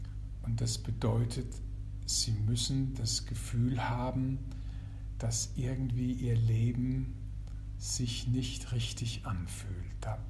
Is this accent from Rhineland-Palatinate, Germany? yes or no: yes; Rhineland-Palatinate, Germany; Ich bin Priester, ich bin Mann, ich bin Pfälzer